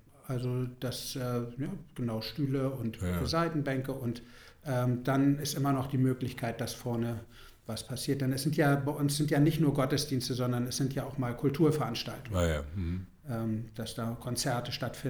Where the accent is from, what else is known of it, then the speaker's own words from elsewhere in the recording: Büsum, Schleswig-Holstein, Germany; also born or lived in Berlin; Ich bin tatsächlich an der Nordsee aufgewachsen, in Büsum.